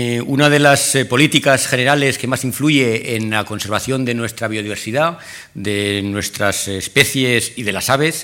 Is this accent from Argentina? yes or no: no; Zaragoza, Aragon, Spain; 50% de mi sangre es de Orgañá, pero bueno, ya nací en Zaragoza y aunque toda mi familia paterna es de aquí, es allí donde me he criado